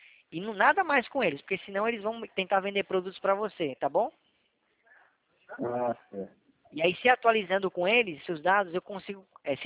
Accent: Northeast Region, Brazil; Pessoal, eu sou nordestino, eu me senti no Nordeste aí.

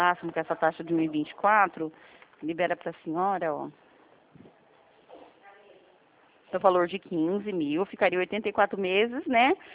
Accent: Presidente Prudente, São Paulo, Brazil; eu sou de Presidente Prudente

